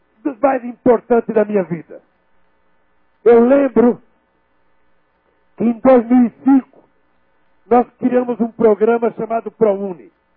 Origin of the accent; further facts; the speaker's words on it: Brazil; porque eu sei, como brasileiro, como pai e como presidente, que não tem nada para dignificar mais um homem ou uma mulher do que trabalhar